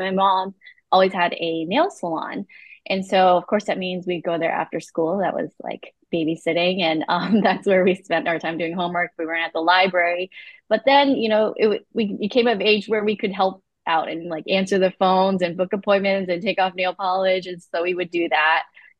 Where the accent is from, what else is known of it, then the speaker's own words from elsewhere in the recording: California, United States; And then growing up in Sonoma County, you know, lots of fresh dairy.